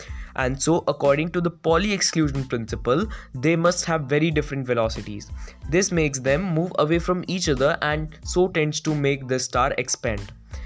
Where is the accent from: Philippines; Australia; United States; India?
India; Being an Indian, it is a moment of pride and joy for me because Subramanian Chandrasekhar was an Indian who gave the world Chandrasekhar limit.